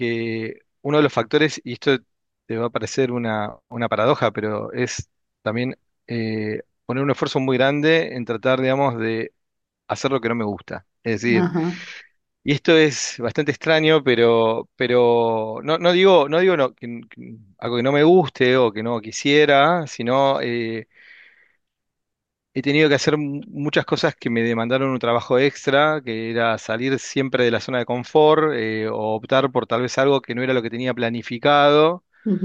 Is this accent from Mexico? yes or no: no; Patagonia, Argentina; primeros 3 años fueron en una oficina técnica que tenía Siemens en Neuquén, en el sur, en la Patagonia. De hecho, soy patagónico.